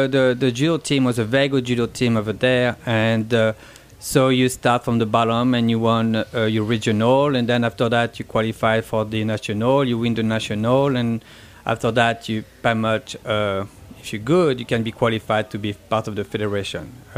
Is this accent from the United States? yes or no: no; French Alps, France; English is a second language; Well, actually, I'm from the Alps, I'm the southeast.